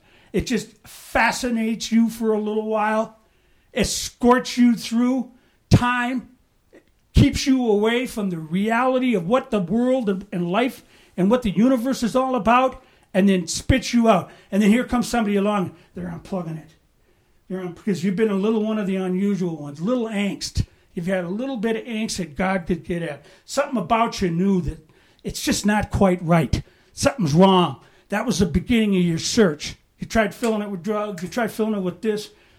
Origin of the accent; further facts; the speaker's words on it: United States; I'm an American, man. I'm an American.